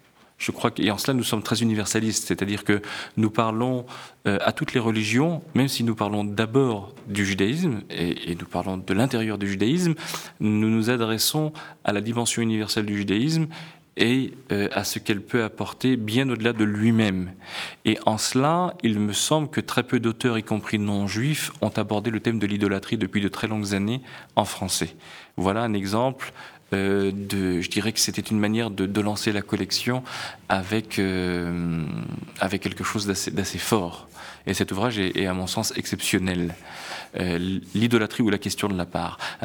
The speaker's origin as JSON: {"language": "French", "region": "Grand Est", "country": "France", "said": "Comme je suis alsacien, j'essaie toujours d'être à l'heure."}